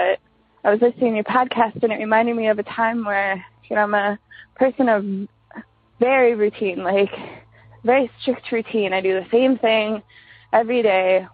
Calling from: Wisconsin, United States; from Wisconsin. This is my first time calling

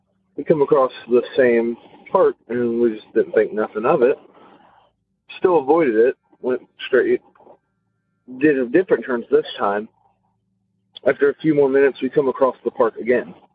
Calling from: Louisville, Kentucky, United States; I'm from Louisville, Kentucky.

